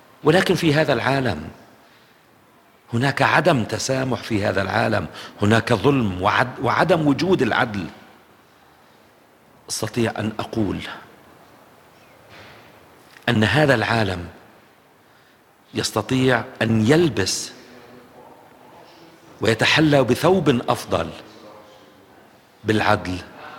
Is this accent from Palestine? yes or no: yes; Palestine; كفلسطيني، كطفل فلسطيني عانى الويل والحرمان، لم أنعم يوماً بطفولتي.